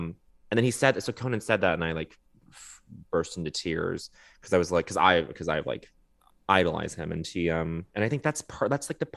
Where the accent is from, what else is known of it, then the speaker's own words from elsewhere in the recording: Montreal, Quebec, Canada; But it's growing up in Montreal for a portion of my childhood … really just kind of, like, did it all.